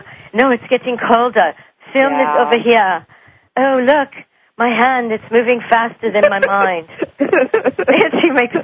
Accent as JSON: {"language": "English", "town": "Detroit", "region": "Michigan", "country": "United States", "tie": "born there", "said": "By the way, I was born in Detroit, Michigan."}